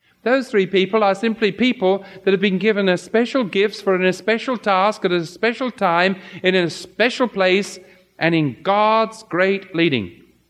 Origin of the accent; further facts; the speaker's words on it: England, United Kingdom; well, how in the world do you know I was from England?